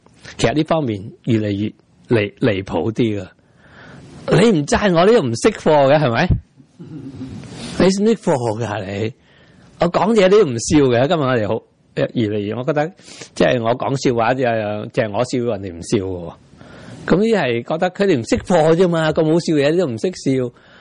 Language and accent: Cantonese; Guangdong, China; 我们广东人叫什么啊？